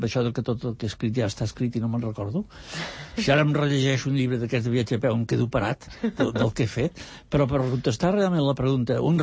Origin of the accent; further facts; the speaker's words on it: Barcelona, Catalonia, Spain; jo sóc un barceloní acabat de generacions, i barceloní consumit, i per mi el camp és l'estranger.